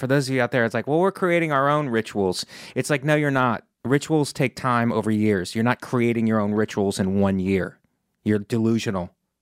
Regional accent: Florida, United States; I was at church with my mother Christmas Eve, the church where I grew up in Florida.

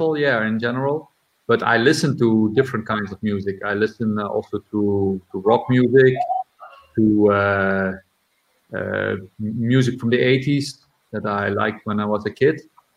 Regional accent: Netherlands; English is a second language; For example, with … we have it much more easier, because we come from the Netherlands.

